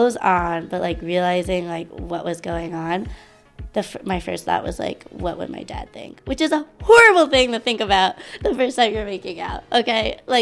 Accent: New Jersey, United States; I grew up in New Jersey where there's like a lot of Italian Americans.

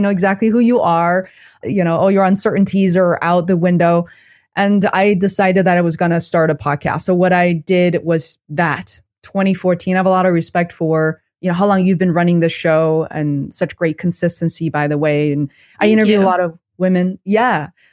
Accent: China; It wasn't for me because I'm originally from China and I always had this habit of saving.

